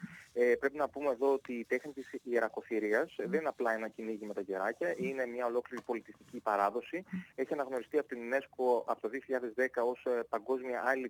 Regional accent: Thessaloniki, Central Macedonia, Greece; Είμαι και εγώ ιδιαίτερα χαρούμενος και συγκινημένος που έρχομαι ως Θεσσαλονικιός

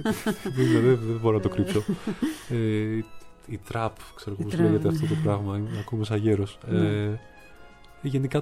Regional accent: Zakynthos, Ionian Islands, Greece; Είμαι από τη Ζάκυνθο.

